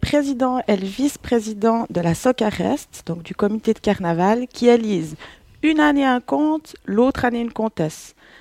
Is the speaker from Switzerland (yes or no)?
yes; Estavayer, Fribourg, Switzerland; born there; je suis née à Estavayer, comme la plupart d'entre vous.